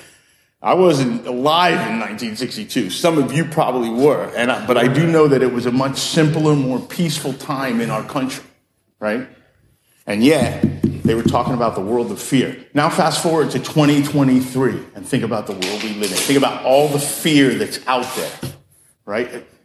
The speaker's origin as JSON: {"language": "English", "town": "Coral Springs", "region": "Florida", "country": "United States", "said": "You know, I'm from Coral Springs."}